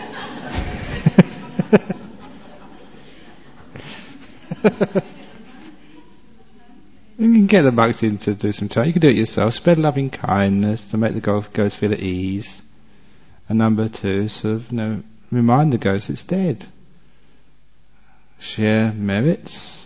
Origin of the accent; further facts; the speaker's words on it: England, United Kingdom; I was born and brought up in England.